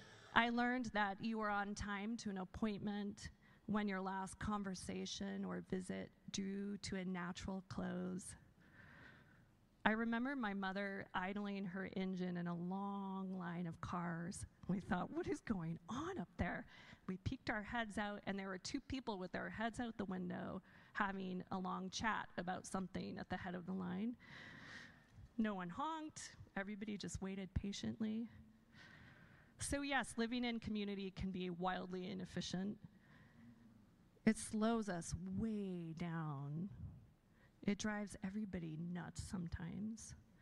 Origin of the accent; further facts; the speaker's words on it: Kenya; I grew up in Kenya in a culture that turns our Western understanding of individualism on its head.